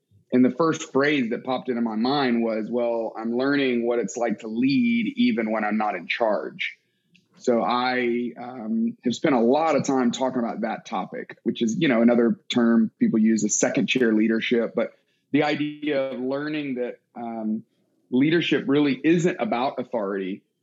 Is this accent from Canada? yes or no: no; Tuscaloosa, Alabama, United States; moved away as an adult; also born or lived in Atlanta; I grew up in Alabama, Tuscaloosa. They play football there. My family are big Crimson Tide football fans. Oof. Moved to Atlanta to go to college, studied engineering at Georgia Tech